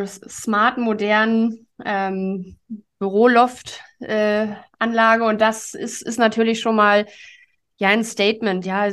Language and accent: German; Germany; now in Hamburg, Germany; Ich komme eigentlich aus der Mitte zwischen Hamburg und Berlin, wirklich vom flachen Land.